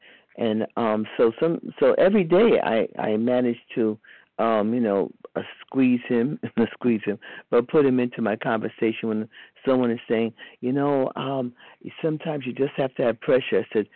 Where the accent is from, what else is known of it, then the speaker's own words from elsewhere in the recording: Charlotte, North Carolina, United States; I'm from Charlotte.